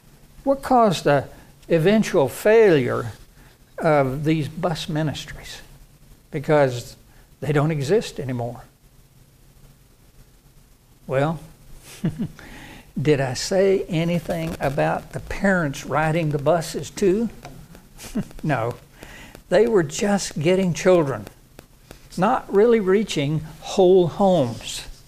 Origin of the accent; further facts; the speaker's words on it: Virginia, United States; I know of one church in my home state of Virginia that bragged that they had 52 buses going all over everywhere